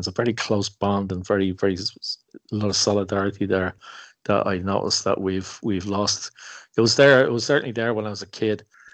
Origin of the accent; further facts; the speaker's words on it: Nigeria; now in Ireland; I grew up in Nigeria